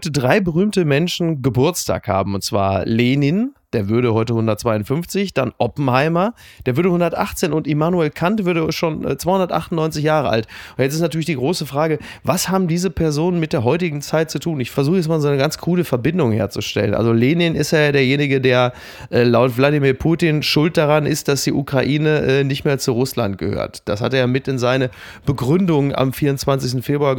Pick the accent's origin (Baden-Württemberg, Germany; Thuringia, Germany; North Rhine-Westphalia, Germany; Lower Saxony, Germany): North Rhine-Westphalia, Germany; Castrop-Rauxel; In Castrop-Rauxel, wo ich herkomme